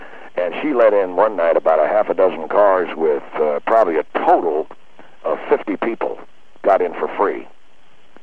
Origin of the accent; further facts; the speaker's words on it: Seattle, Washington, United States; I grew up in Seattle, Washington.